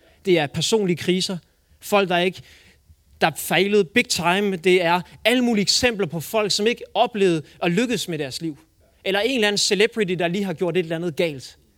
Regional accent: Herning, Central Denmark Region, Denmark; Som sagt, jeg kommer fra Herning, og jeg brænder rigtig meget for unge mennesker.

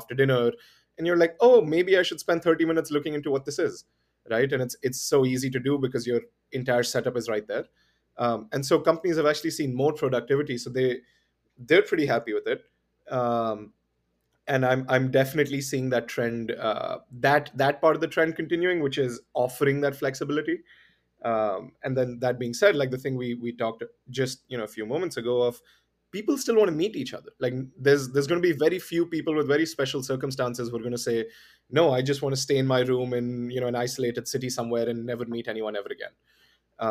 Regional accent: Delhi, India; I grew up in Delhi by and large. I mean, I've moved around a little bit, but, you know, all of my high school, middle school is all in Delhi.

